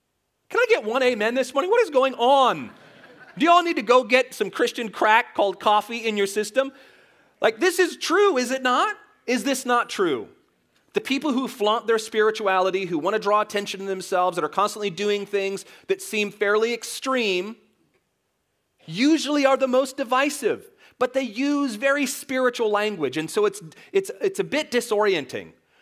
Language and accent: English; United States; Some of us as American call it charis.